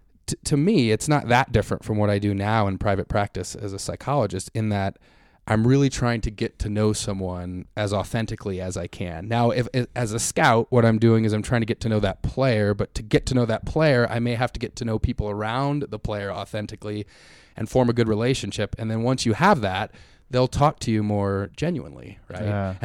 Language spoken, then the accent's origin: English; Denver, Colorado, United States; I love the Nuggets. I grew up in Denver.